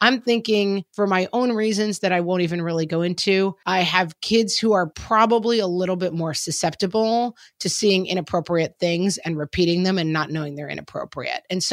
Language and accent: English; Texas, United States; born or raised there